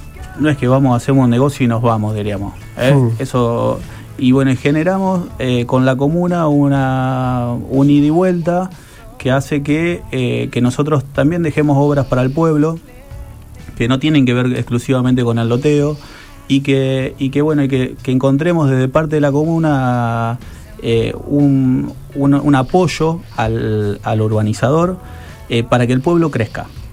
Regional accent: Maciel, Santa Fe, Argentina; Somos de Maciel.

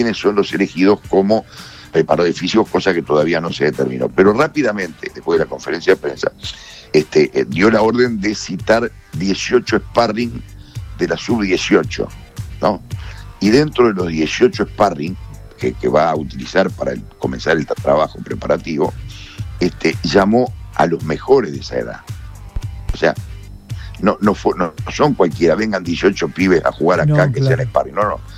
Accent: Uruguay; Y yo como periodista, como más que como periodista, como uruguayo, quiero que la selección gane.

